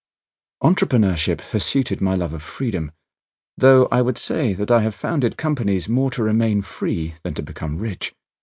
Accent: United Kingdom; But, as a British citizen, I could not even vote in that election.

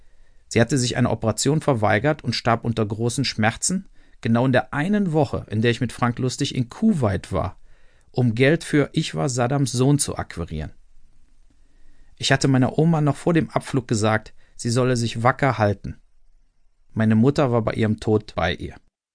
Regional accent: Burscheid, North Rhine-Westphalia, Germany; also born or lived in Wermelskirchen; Geboren bin ich in Wermelskirchen am 22. Juni 1965 im Rheinisch-Bergischen Kreis. Aufgewachsen in Burscheid. Grundschule Dierath, Gymnasium in Leverkusen. Zuerst Ina-Seidel-Schule, dann Werner-Heisenberg-Gymnasium.

